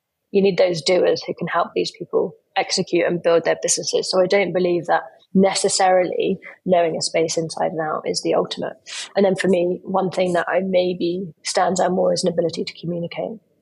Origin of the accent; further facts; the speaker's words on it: United Kingdom; as a Brit, I've born here, spent my life here, I've lived abroad a lot